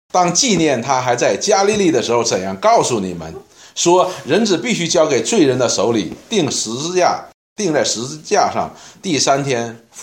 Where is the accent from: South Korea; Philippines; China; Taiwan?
China; 我们中国人喜欢把它当作周末过